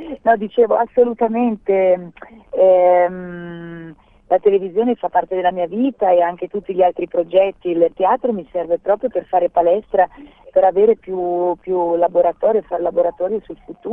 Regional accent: Switzerland; sono svizzera e quindi sono cresciuta in un ambiente che mi ha insegnato che per ottenere delle cose nella vita devi davvero lottare.

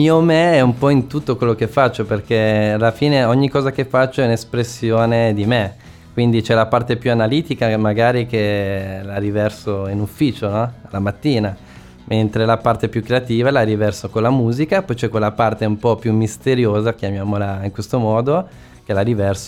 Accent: Lombardy, Italy; born there; Io nasco in provincia di Milano. Però le mie origini genetiche sono siciliane.

